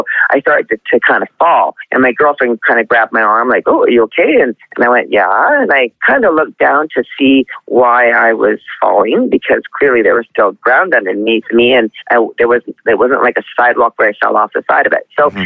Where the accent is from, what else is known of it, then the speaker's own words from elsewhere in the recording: Canada; I'm Canadian. I live in Lethbridge, Alberta.